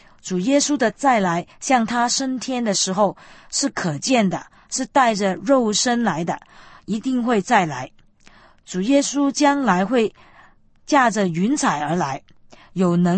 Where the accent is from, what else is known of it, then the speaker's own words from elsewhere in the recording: China; 我们身为中国人，向中国人传福音的使命已经托付给我们